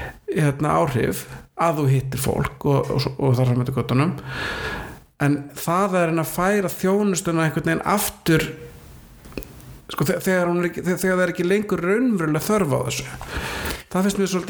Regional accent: Vestmannaeyjar, Southern Region, Iceland; og þegar við ólust upp í Vestmannu

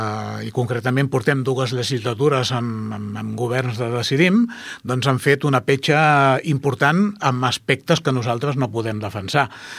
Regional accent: Ripollet, Catalonia, Spain; soc un ripolletenc més, de 62 anys, pare de dos fills, i que viu i treballa en la població.

